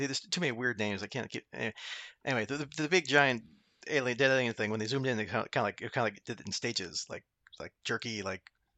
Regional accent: United States; Being American, I had no clue what that was

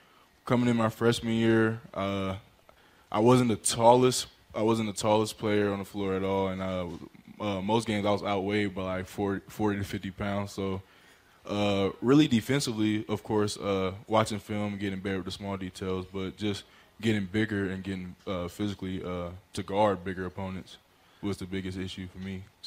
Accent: Durham, North Carolina, United States; also born or lived in Phoenix; Durham, North Carolina.

